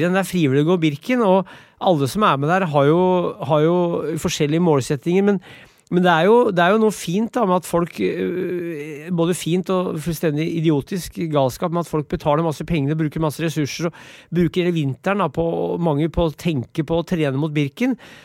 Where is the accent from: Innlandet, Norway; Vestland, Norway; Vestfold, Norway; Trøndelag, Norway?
Innlandet, Norway; Brumunddal; jeg vokste opp I Brumunddalen, hvor det var 12 kilometer motbakke på hver eneste treningstur